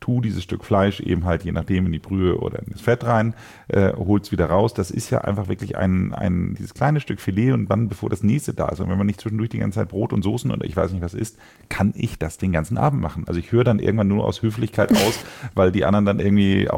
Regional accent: Northern Germany, Germany; bei uns in Norddeutschland

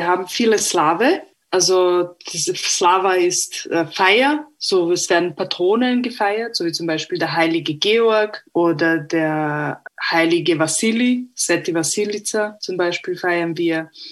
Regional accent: Vienna, Austria; ich bin Wienerin, ich bin Serbin und ich bin Romni. Also ich bin alles, ja.

